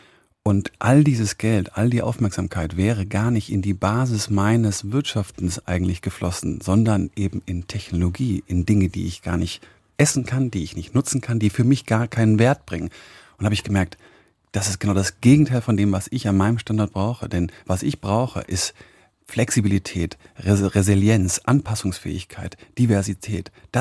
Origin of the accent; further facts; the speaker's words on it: Madlitz, Brandenburg, Germany; Also ich meine, ich bin halt bei uns auf dem Betrieb groß geworden. Ne? Kurz nach der Wende war ich 8 und habe dann irgendwann meine komplette freie Zeit irgendwie in Madlitz verbracht